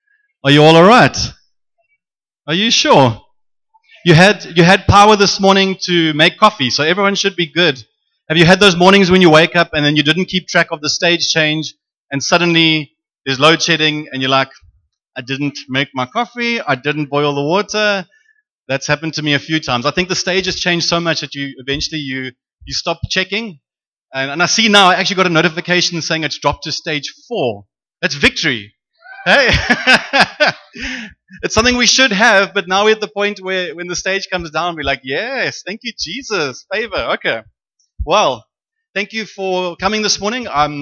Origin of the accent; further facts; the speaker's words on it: England, United Kingdom; So obviously, I am extremely English.